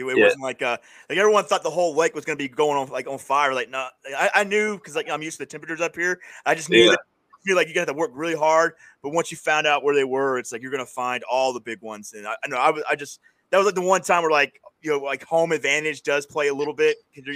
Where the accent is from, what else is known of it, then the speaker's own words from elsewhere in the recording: Florida, United States; I'm originally from Florida, so I'm used to, I know what a normal bass looks like.